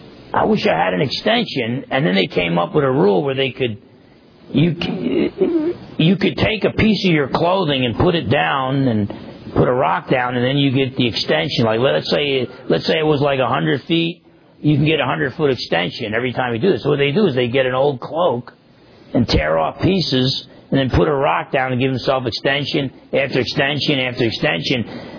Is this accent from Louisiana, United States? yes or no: no; New Jersey, United States; and I never got hurt when I was growing up in New Jersey.